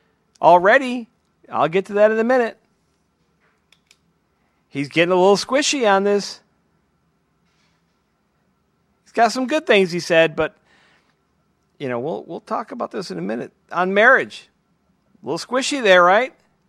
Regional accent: Oklahoma, United States; I'm not an American. I don't live in America. I live in Oklahoma.

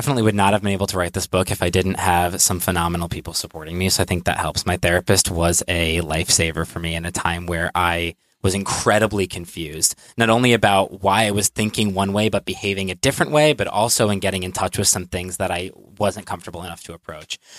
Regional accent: New Haven, Connecticut, United States; I am 26 and I'm from Connecticut, from New Haven, which makes this extra intimate.

